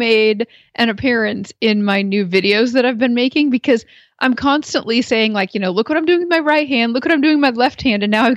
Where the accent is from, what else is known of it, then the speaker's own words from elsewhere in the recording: Perrysville, Ohio, United States; from Perrysville, Ohio.